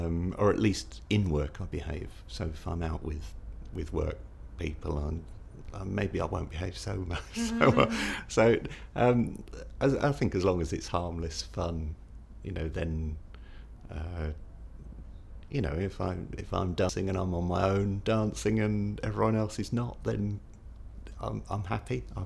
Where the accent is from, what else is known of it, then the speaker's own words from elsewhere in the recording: Pinner, London, United Kingdom; I grew up in mostly in Pinner, and it was very nice.